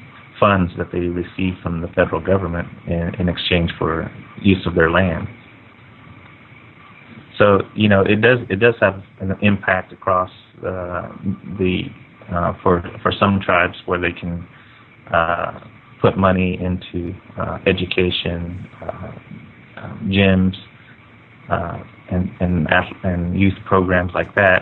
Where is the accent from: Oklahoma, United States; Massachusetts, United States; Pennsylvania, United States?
Oklahoma, United States; Well, you know, I'm from the Pawnee Nation tribe of Oklahoma. That's my nation.